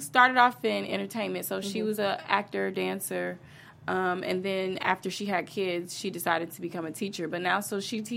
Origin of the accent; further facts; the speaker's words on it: Chicago, Illinois, United States; I'm from Chicago. Oh, Chicago. Yeah, Chi-Town.